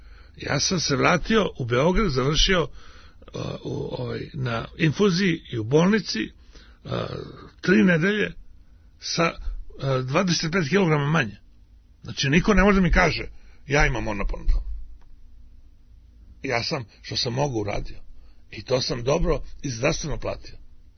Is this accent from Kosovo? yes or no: yes; Prizren, Prizren District, Kosovo; born there; Ja sam rođen u Prizrenu.